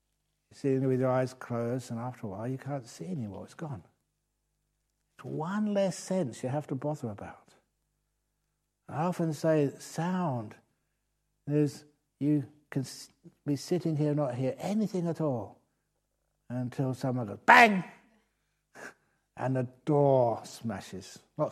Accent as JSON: {"language": "English", "country": "Thailand", "tie": "born or raised there", "said": "I was brought up mostly in Thailand as a monk."}